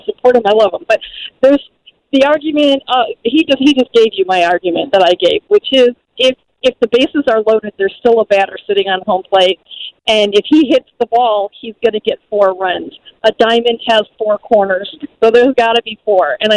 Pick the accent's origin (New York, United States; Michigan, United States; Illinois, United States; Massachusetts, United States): Illinois, United States; I was in the car driving over here to Missouri to get gas. I am from Illinois.